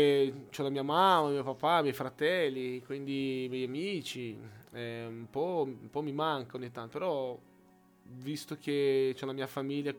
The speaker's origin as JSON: {"language": "Italian", "town": "Brasília", "region": "Federal District", "country": "Brazil", "tie": "born or raised there", "also_born_or_lived": "Rio de Janeiro", "said": "Io sono nato a Rio, sì, però poi dopo mi sono trasferito a Brasilia, dove ho vissuto tutta la mia infanzia, adolescenza, dove ho conosciuto mia moglie, dove ho casa adesso, ho le mie attività tutte a Brasilia"}